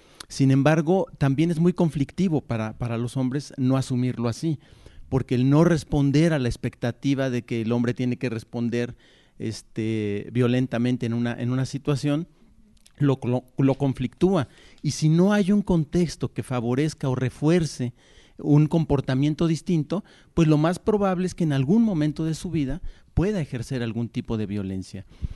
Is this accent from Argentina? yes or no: no; Querétaro, Mexico; yo vengo del estado de Querétaro.